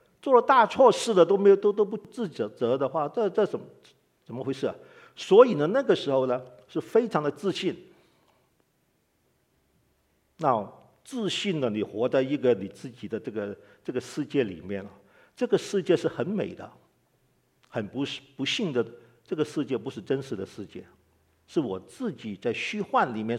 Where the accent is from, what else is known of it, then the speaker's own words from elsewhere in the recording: Hong Kong; 因为我在香港那个长大嘛